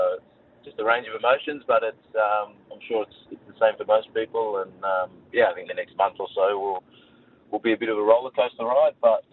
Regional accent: Melbourne, Victoria, Australia; I've been really lucky to be able to do that in my hometown where I grew up.

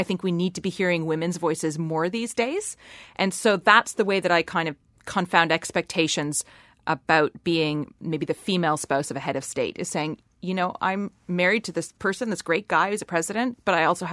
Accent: Canada; now in Iceland; I'm also an immigrant to Iceland. I grew up in Canada.

